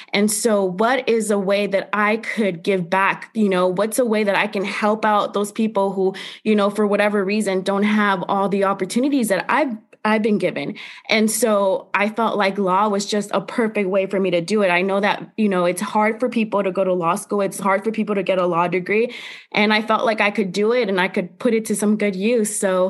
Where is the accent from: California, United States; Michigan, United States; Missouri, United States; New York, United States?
California, United States; San Jose; you know, Berkeley from my home city, you know, I'm from San Jose. It's only a 45-minute drive and very close to my family.